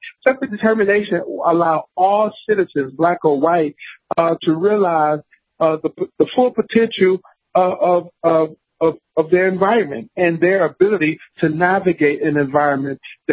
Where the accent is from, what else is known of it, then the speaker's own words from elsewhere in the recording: Detroit, Michigan, United States; You know, for me, I grew up in Detroit, Michigan